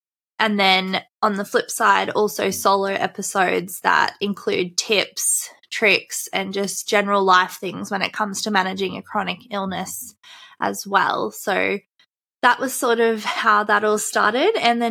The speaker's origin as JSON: {"language": "English", "region": "Queensland", "country": "Australia", "accent": "Australian", "said": "I live in Australia. So if you hear my Aussie accent, I live in Queensland, Australia."}